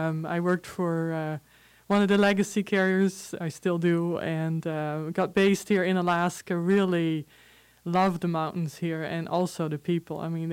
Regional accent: Netherlands; accent: Dutch; English is a second language; also born or lived in Venezuela; now in United States; So I was actually born in Venezuela, but this is not Spanish. Spanish accent. It's Dutch. I grew up in the Netherlands, and then I immigrated to the United States.

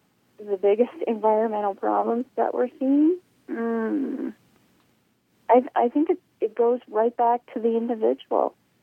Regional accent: Alaska, United States; But it used to be we were proud to be Alaskans. We were proud to say, I'm from Alaska

